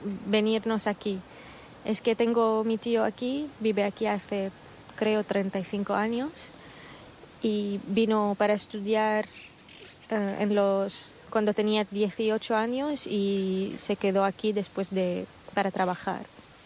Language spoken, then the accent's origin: Spanish; Damascus, Damascus Governorate, Syria; now in Barcelona, Spain; a Beirut para coger el avión porque el aeropuerto estaba cerrado en Siria, en Damasco, y tuvimos que cruzar las fronteras